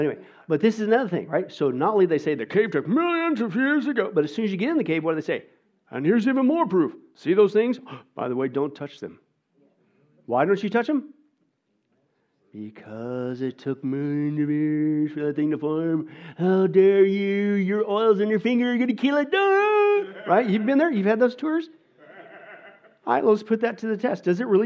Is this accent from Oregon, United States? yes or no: no; Kansas, United States; Now, I grew up in Kansas, Nebraska in the 80s, man.